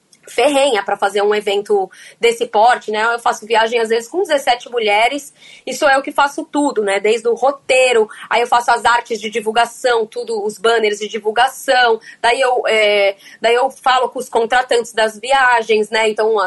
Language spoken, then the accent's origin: Portuguese; Ubatuba, São Paulo, Brazil; como eu sou, né, de Ubatuba. Praticamente eu sou de Ubatuba, né? Na verdade, eu nasci em São Paulo, com 19 dias eu já tava molhando meus pés em Ubatuba, na Itamambuca.